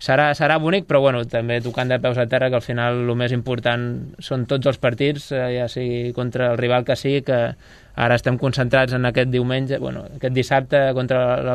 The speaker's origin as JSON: {"language": "Catalan", "town": "Reus", "region": "Catalonia", "country": "Spain", "said": "i la veritat que sóc reusenc"}